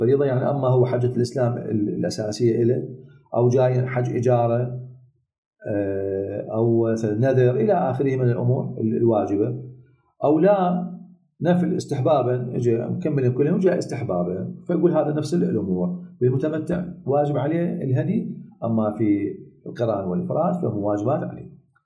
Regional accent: Iraq; الكريات الزجاجية المعروفة عندنا بالعراق يسموها الدعبل

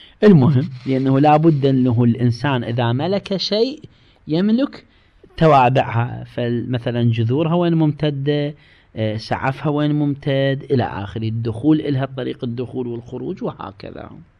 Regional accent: Iraq; موجود هسه احنا عندنا بالعراق بسبب الظروف المعيشية

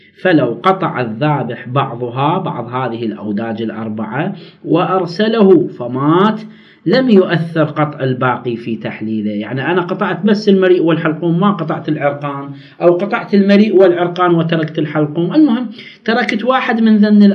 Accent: Iraq; لا، عندنا في العراق في أعرافنا أنه ما يجوز المرأة تذبح دجاجة ولا تذبح شاة

